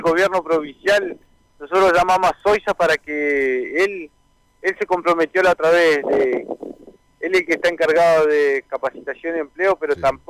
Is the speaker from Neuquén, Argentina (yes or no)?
yes; Cutral Có, Neuquén, Argentina; somos nacidos y criados en Cutralcó.